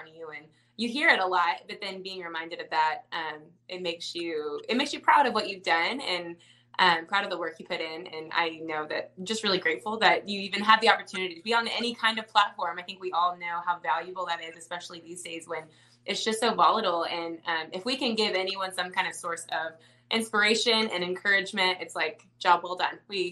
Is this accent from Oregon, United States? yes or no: no; Dallas, Texas, United States; He's from New Mexico and I'm from Dallas.